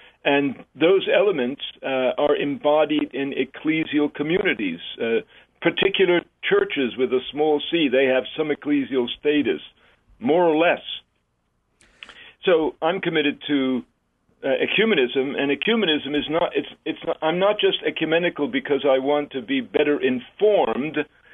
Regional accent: New York City, New York, United States; I grew up in New York City in the Bronx, went to Catholic schools, Catholic grammar school, high school, Marist Brothers, an all-boys school, Mount St. Michael Academy in Bronx.

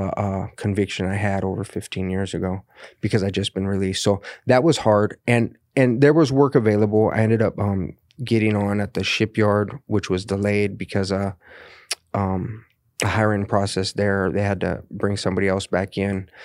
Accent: El Cajon, California, United States; I'm from El Cajon originally.

